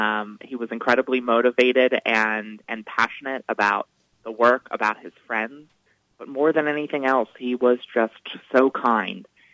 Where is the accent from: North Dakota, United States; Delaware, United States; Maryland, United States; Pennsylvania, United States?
Delaware, United States; to fighting for equality in my home state of Delaware and around the nation